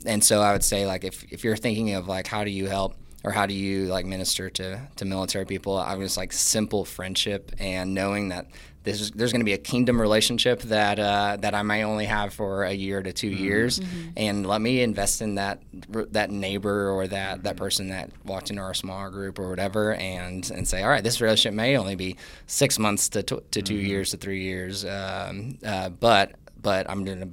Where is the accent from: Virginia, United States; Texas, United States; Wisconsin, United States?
Texas, United States; I grew up in Texas